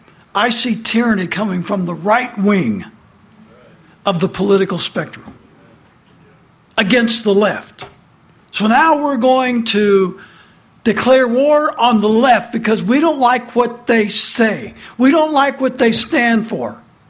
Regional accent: United States; I was born and raised in America with American citizen parents.

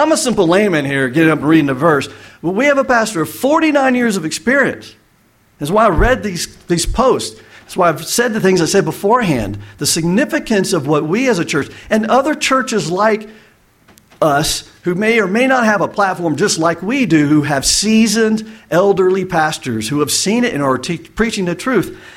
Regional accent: Florida, United States; So I grew up in the Panhandle, Florida, in Saunaville. We moved up here 2010.

